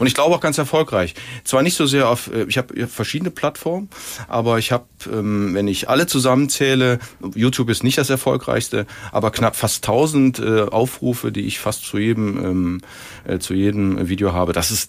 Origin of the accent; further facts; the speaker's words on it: Cologne, North Rhine-Westphalia, Germany; wenn wir als Kölner uns dem mit anschließen